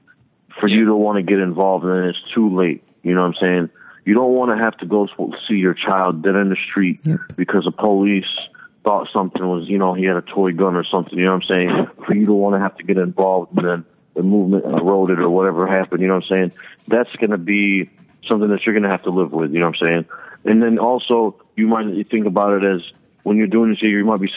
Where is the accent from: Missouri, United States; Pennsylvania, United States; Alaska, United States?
Missouri, United States; Florissant; I grew up in Florissant, which is right next to Ferguson, where it was 95% white.